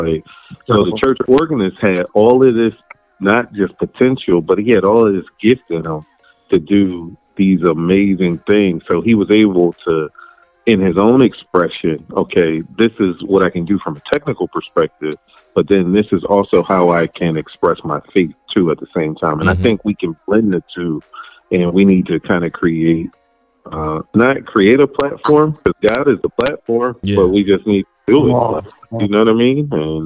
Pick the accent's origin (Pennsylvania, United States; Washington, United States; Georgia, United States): Pennsylvania, United States; Philadelphia; And growing up in Philadelphia, the church that I grew up in, really across the pond in Philadelphia, Camden, New Jersey.